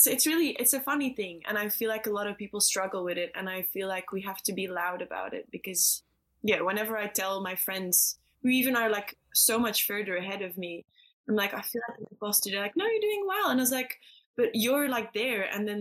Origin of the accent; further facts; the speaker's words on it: Belgium; now in Australia; Well, I guess I'm from Belgium. Well, not I guess. I am from Belgium.